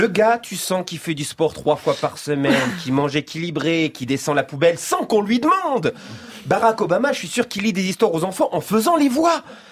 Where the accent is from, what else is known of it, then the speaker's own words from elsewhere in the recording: France; je suis français